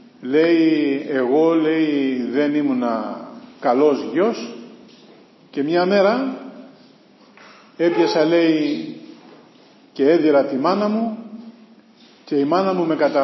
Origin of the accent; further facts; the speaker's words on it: Chios, North Aegean, Greece; Στην πατρίδα μου τη Χίο